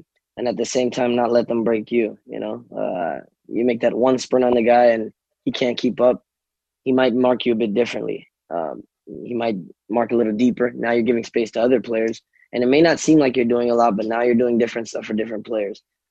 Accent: Harlem, New York, United States; also born or lived in Miami, United States; Well, I grew up, I mean, just by nature, I grew up in Harlem and Miami. So it's two big cities

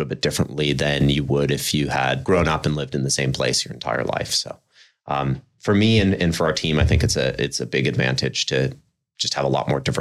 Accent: United States; I mean, obviously I'm American, was born here in the US, will always be American

